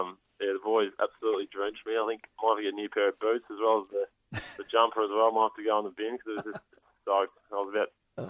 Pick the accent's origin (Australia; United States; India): Australia; Melbourne, Victoria; I'm from Melbourne.